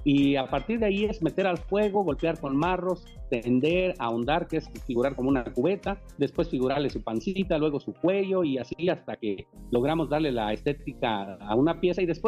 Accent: Santa Clara del Cobre, Michoacán, Mexico; soy de Santa Clara del Cobre, Michoacán, el único lugar donde con orgullo enseñamos el cobre

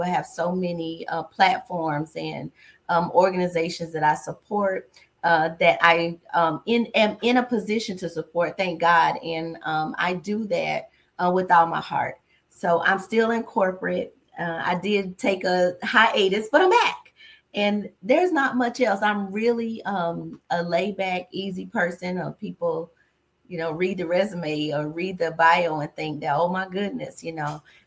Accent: North Carolina, United States; now in Florida, United States; But born and raised in North Carolina and living here in Florida for over 25 years.

